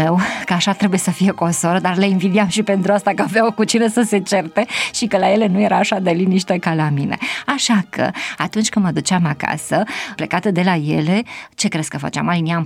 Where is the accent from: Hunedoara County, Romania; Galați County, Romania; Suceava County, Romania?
Galați County, Romania; Tecuci; born there; m-am născut în Tecuci, județul Galați, într-o familie de intelectuali.